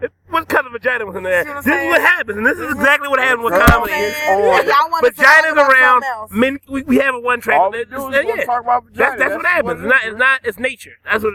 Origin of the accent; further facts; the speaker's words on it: Philadelphia, Pennsylvania, United States; she's from North, I'm from South.